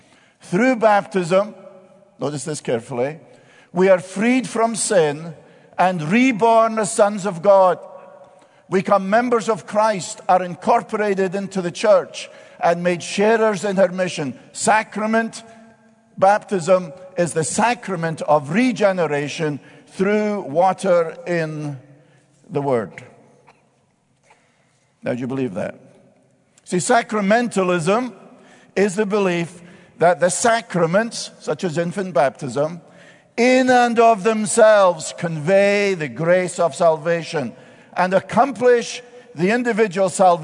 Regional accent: Scotland, United Kingdom; now in United States; but as a Scotsman, now an American, we wear it on the left hand.

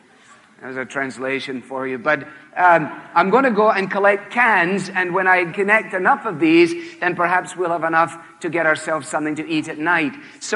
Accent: Glasgow, Scotland, United Kingdom; I grew up in Glasgow, which is a big city, the second city of the British Empire at that time, and took vacations way up in the north of Scotland.

